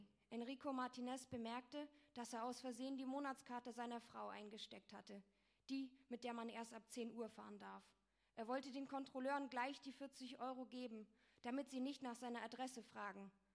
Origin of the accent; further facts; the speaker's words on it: Freiburg, Baden-Württemberg, Germany; Ich komme aus Freiburg.